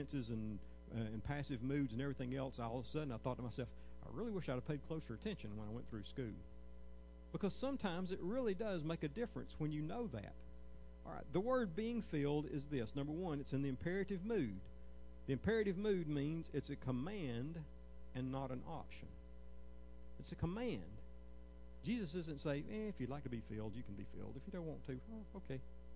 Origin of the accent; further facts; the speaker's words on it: Georgia, United States; Now, I grew up near Lake Lanier, so I'll use Lake Lanier.